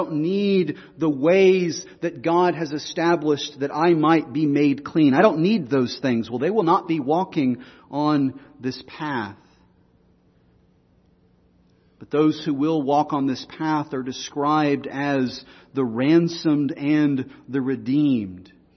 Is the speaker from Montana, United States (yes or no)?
no; Texas, United States; when I was growing up in West Texas, you could see those railroad tracks from afar off